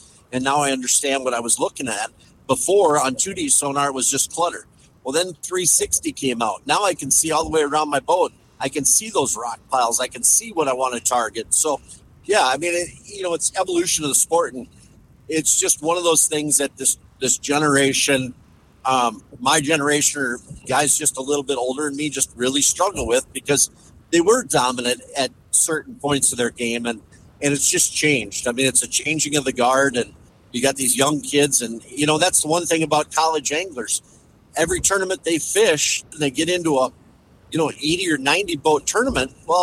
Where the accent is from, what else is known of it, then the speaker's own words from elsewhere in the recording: Minnesota, United States; like I'm from Minnesota, so our walleyes are closed, so you can't really target them.